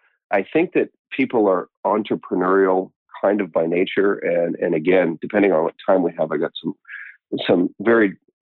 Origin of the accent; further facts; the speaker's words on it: New Westminster, British Columbia, Canada; Yeah, I grew up in the Vancouver area, and I know we got a pretty local listenership. 51 years in New Westminster.